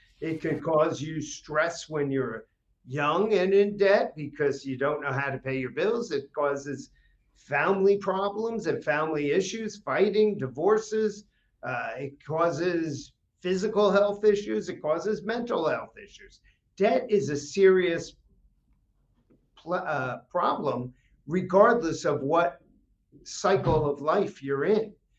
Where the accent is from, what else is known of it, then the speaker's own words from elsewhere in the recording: New Jersey, United States; Came down here for spring break and never left. So I hail from New Jersey originally, which I was just there this past weekend and had a great time.